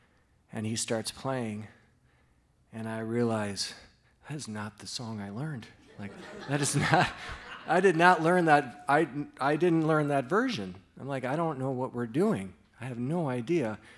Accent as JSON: {"language": "English", "region": "Minnesota", "country": "United States", "said": "I'm an over-explainer. I'm from Minnesota"}